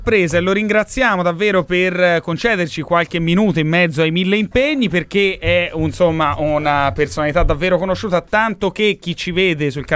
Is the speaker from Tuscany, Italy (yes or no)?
yes; Florence, Tuscany, Italy; Sì, cioè stiamo bene personalmente, come fiorentini stiamo parecchio male, parliamoci.